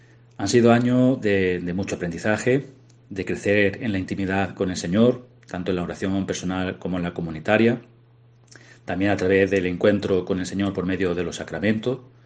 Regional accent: Torredonjimeno, Andalusia, Spain; gracias a la televisión local de mi pueblo, de Torredonjimeno, que van a hacer pues todo lo posible pues para acercar la celebración no solo a mis paisanos

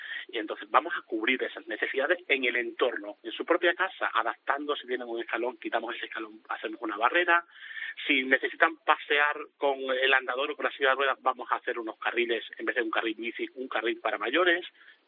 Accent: Pescueza, Extremadura, Spain; como yo soy una de las familias que he retornado a volver a vivir en mi pueblo.

